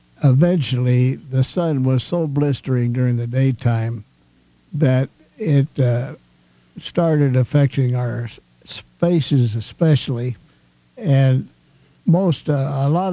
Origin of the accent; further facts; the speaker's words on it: Missouri, United States; Well, you know, I came from Missouri, and I didn't know what sharks looked like.